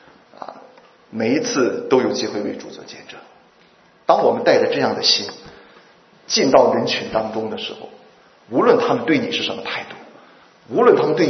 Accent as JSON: {"language": "Chinese", "country": "China", "said": "我们中国人都是用吃饭来表达我们所有的庆祝、所有的喜乐的啊"}